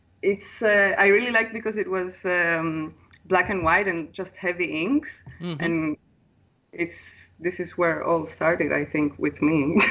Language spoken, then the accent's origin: English; Greece; accent: Greek; English is a second language; I'm going to kill that name for sure with my Greek accent